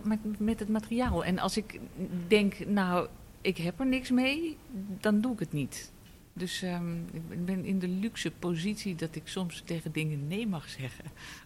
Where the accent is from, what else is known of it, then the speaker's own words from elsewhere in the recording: Amsterdam, North Holland, Netherlands; Ik ben geboren en getogen Amsterdamse. En ik ben 30 jaar in de Jordaan woonachtig geweest.